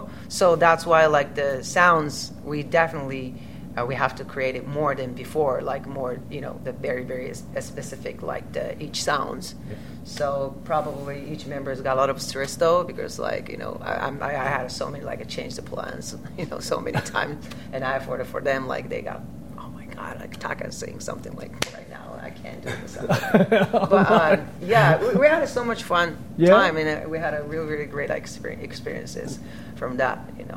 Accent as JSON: {"language": "English", "country": "Japan", "second_language": "English", "said": "we're not growing up in the United States or somewhere, like, you know, we're totally like came from Japan."}